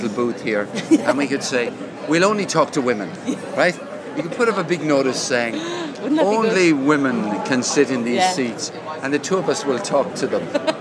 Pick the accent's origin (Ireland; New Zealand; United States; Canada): Ireland; Limerick, Munster; born there; now in Cork, Ireland; I live in Cork now, but I was born in Limerick.